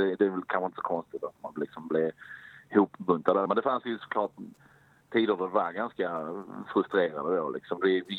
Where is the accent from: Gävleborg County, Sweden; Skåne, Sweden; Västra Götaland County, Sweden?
Skåne, Sweden; Helsingborg; nej, vi är från Helsingborg.